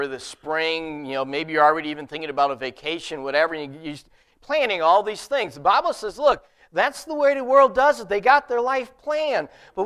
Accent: Dunmore, Pennsylvania, United States; When I grew up in Dunmore, we never locked our doors.

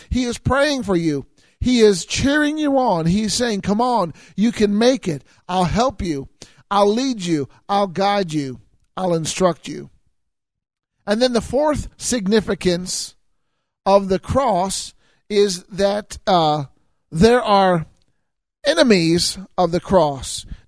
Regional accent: Illinois, United States; I'm from Illinois, and I went to school in Tulsa, and I made several trips from Illinois to Tulsa.

